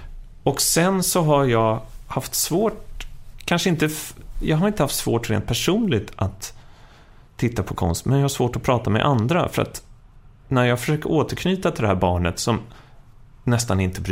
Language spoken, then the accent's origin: Swedish; Stockholm, Stockholm County, Sweden; Jag är från Stockholm